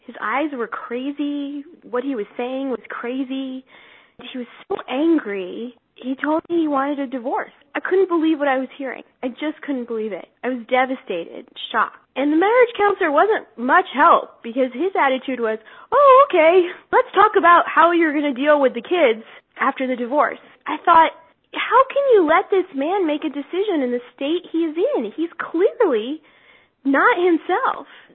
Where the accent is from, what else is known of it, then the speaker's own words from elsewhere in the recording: Denver, Colorado, United States; I am from Denver, Colorado.